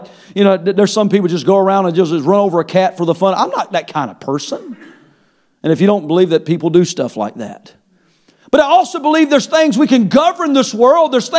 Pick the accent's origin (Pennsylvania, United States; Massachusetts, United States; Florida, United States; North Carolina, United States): North Carolina, United States; I'm from North Carolina. I'm all for hunting, and I love deer meat and bear meat and all of it.